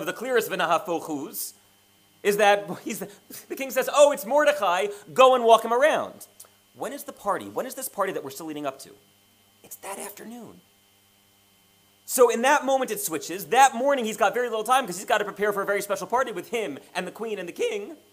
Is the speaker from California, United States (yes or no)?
no; New York, United States; Oh, I'm sorry. I'm a New Yorker, I apologize.